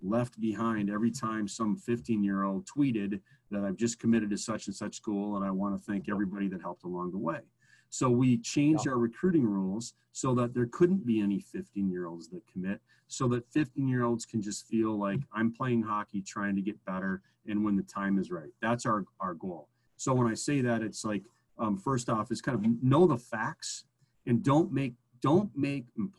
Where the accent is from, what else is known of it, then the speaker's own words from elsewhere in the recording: Minnesota, United States; I'm from Minnesota, so I'll say that kid in Minnesota